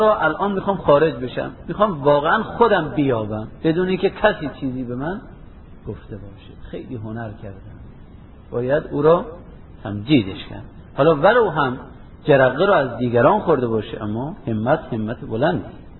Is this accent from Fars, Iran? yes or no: no; Amol, Mazandaran, Iran; بله آقا ما آملی هستیم، آقا از آمل ماست، به تو چه ربط داره؟ ما ایرانی هستیم، آقا از ایران ماست